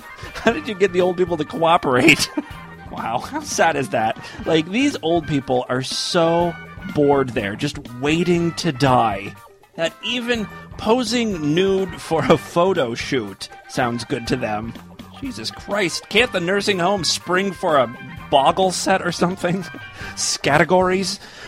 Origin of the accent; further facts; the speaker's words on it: Ohio, United States; Final story we have for you today comes from Toledo, my home state of Ohio.